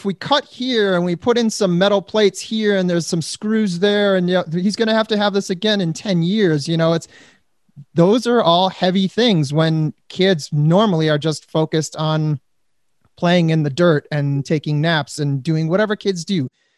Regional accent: Detroit, Michigan, United States; now in Hollywood, United States; You know, we're from Detroit and we built our fan base

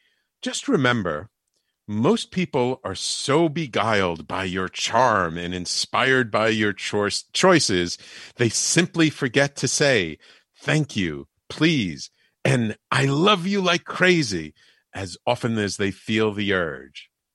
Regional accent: Canada; I'm from Canada and I was having immigration problems

